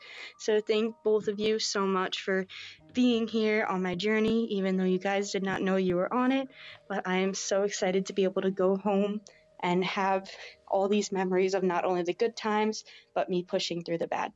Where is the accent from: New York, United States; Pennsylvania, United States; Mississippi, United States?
New York, United States; you are currently hearing from me as I'm standing in Rhodes, Greece. I'm originally from the United States, New York.